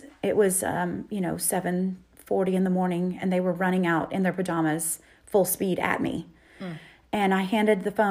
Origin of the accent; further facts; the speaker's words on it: Texas, United States; We are Texan. We do believe in firearms, mm-hmm. and we believe in them for safety.